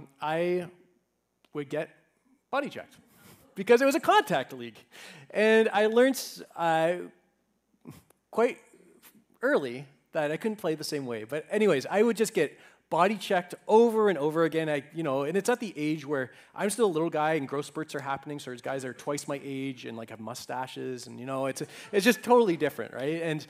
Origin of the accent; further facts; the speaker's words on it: Toronto, Ontario, Canada; I grew up in Toronto, and I played for a team called the Westmall Lightning.